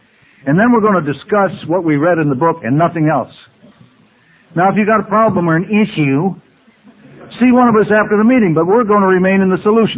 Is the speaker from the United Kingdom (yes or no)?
no; Ireland; The old Irish line, you know, I'm Irish, I cry at supermarket openings